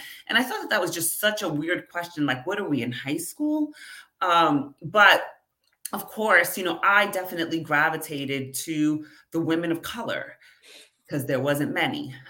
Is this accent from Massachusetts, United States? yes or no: no; New York, United States; I guess appropriate because I'm from New York, but okay, I didn't know what that meant.